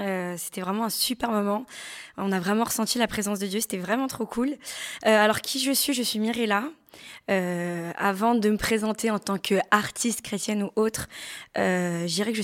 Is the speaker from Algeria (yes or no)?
no; France; born there; Donc, je suis d'origine malgache, je suis née en France.